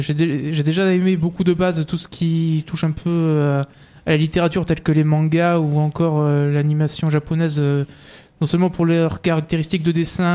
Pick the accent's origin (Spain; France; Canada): France; Sarrians, Provence-Alpes-Côte d'Azur; also born or lived in Carpentras; Oui, moi je suis également Sarrianais. Je suis né à Carpentras et j'ai grandi à Sarrien depuis mon enfance, quoi.